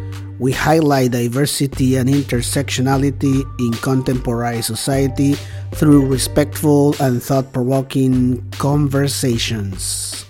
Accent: Colombia; Yeah, definitely. Me too. I am from Colombia.

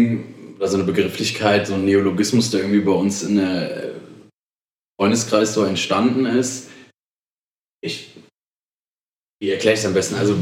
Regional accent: Oberursel, Hesse, Germany; Ich komme aus Wursel, das dürfte wahrscheinlich im wenigsten was sagen. Das ist eine mittelgroße Stadt im unmittelbaren Einzugsgebiet von Frankfurt.

